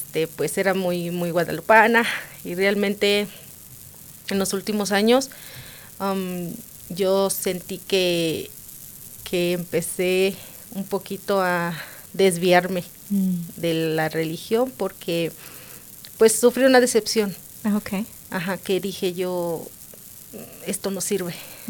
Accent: Saravia, Guanajuato, Mexico; Yo soy de México, soy de una comunidad pequeña llamada Saravia, del estado de Guanajuato.

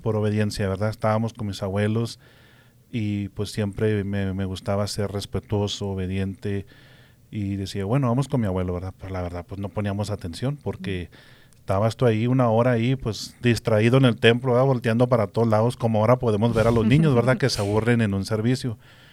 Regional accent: Delicias, Chihuahua, Mexico; now in Denver, United States; Bueno, yo soy de la ciudad de Delicias, Chihuahua, México. Uh-huh. Sí, nací allí en Delicias y me mudé aquí a Denver en 1997. Uh-huh. Ya tengo, pues ya voy para 24 años ya.

